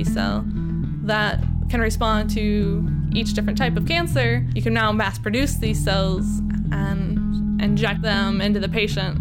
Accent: Waterloo, Iowa, United States; I grew up in a very rural area in Iowa, surrounded by cornfields, near Waterloo, Iowa.

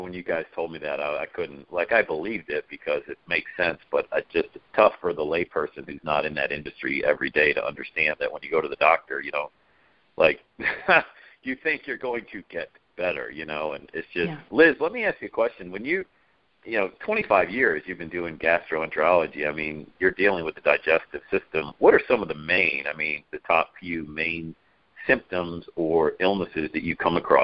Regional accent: Bradford, Pennsylvania, United States; Back in the day, growing up in Bradford, PA, I don't know why I wanted to go to Arizona State University.

